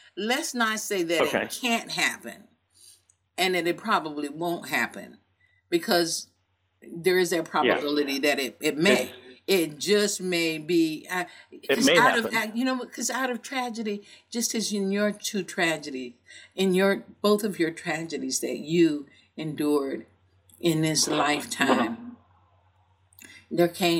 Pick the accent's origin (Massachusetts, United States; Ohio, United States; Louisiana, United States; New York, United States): New York, United States; you're a New Yorker like I'm a New Yorker